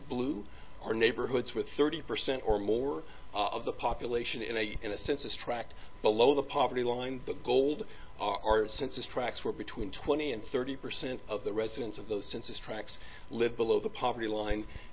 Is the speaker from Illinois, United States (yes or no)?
no; Detroit, Michigan, United States; My hometown of Detroit, for example, had a dissimilarity index of 85